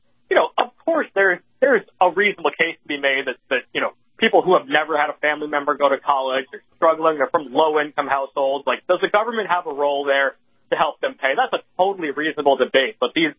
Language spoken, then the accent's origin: English; Northeast, United States; I'm actually from the Northeast. I'm a, you know, a person of color, millennial.